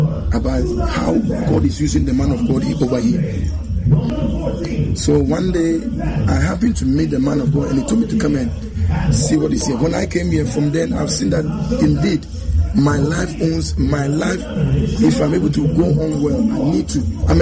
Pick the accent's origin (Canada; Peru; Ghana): Ghana; now in United States; I'm from Africa, Ghana.